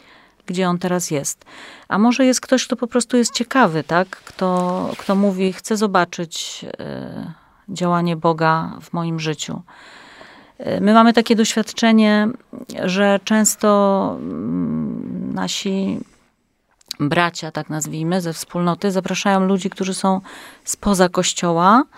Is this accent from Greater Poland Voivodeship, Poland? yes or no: no; Warta, Łódź Voivodeship, Poland; my pochodzimy z takiego pięknego miasteczka i z naszej ukochanej parafii Świętego Mikołaja w Warcie